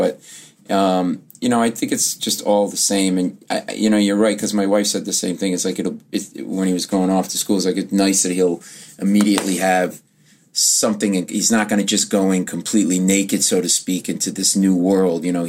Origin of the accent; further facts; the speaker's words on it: Providence, Rhode Island, United States; And, I swam at the boys club, and I grew up in Rhode Island, in Providence, Rhode Island, and they had this thing